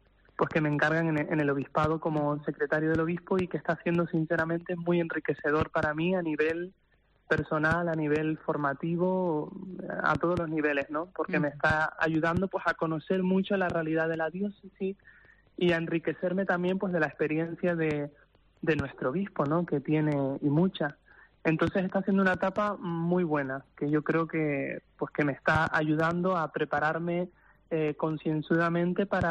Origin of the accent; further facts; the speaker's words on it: Arrecife, Canary Islands, Spain; Yo me ordené de diácono el pasado 5 de noviembre, en San Ginés, en Arrecife, de donde yo soy